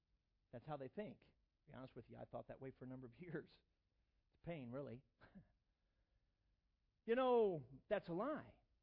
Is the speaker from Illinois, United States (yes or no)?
yes; Chicago, Illinois, United States; Well, you know, I grew up here in the Chicago area. I don't know anything about living in the country.